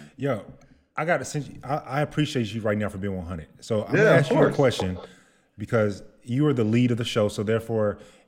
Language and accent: English; Texas, United States; I'm from Texas. Football is just what we do in Texas, right?